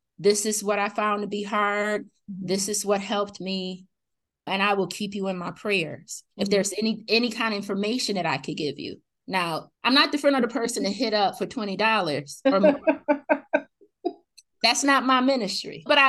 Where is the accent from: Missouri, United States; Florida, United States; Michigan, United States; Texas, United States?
Michigan, United States; moved away; I grew up in Michigan. I've been away for over 17 years.